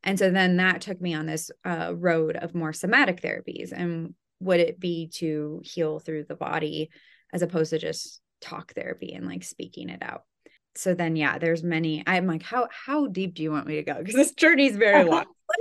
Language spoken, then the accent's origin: English; Iowa, United States; Well, I'm born and raised in the Midwest in Iowa. I had a British father and an American mother, so I kind of had a different, you know, two different kind of cultural upbringings.